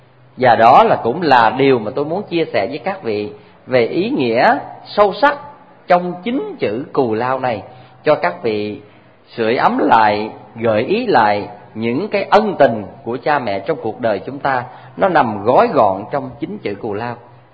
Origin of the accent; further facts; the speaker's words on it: Trà Ôn, Vĩnh Long, Vietnam; Hay dưới quê tôi á, ngang sông Trà Ôn